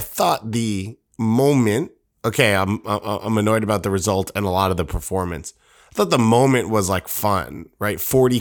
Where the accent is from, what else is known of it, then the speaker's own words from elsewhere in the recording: United States; if you're not too depressed about the result as an American.